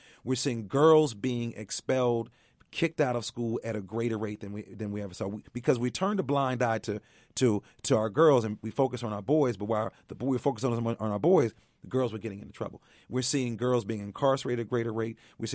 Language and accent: English; Chicago, Illinois, United States; I'm from Chicago, you know, a city that's dealing with a lot of issues.